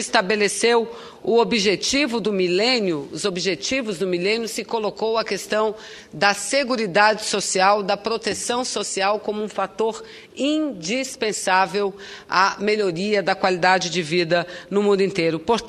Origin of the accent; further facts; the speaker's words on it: Brazil; confesso, como brasileira, ouvindo muito aquelas palavras, fiquei em Genebra muito emocionada